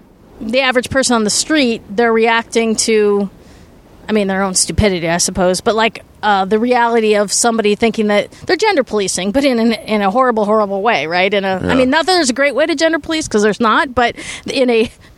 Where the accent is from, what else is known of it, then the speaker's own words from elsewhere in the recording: Wisconsin, United States; I mean, I grew up in a rural area.